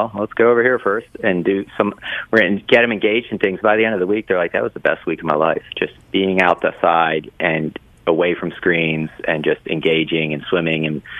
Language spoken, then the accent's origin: English; Baltimore, Maryland, United States; Most kids I knew went to college, and I grew up in Baltimore